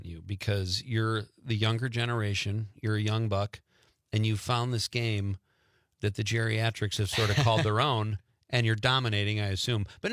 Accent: Marinette, Wisconsin, United States; Are you part of a club in Green Bay? I know you've been up to my hometown and played

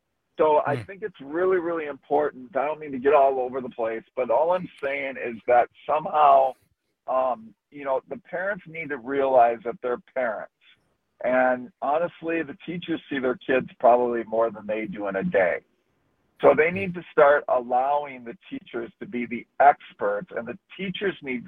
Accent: Wisconsin, United States; I grew up in a rural area of 2,000 people in Wisconsin

